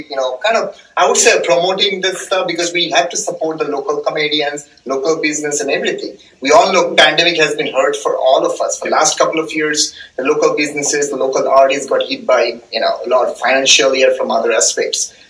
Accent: eastern India, India; first language Bengali; English is a second language; So I'm actually from the eastern part of India, okay? So my mother tongue is Bengali.

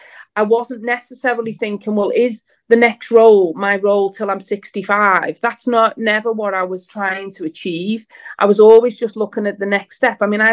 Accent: Liverpool, North West England, United Kingdom; I'm from Liverpool, but, you know, Manchester's not miles away

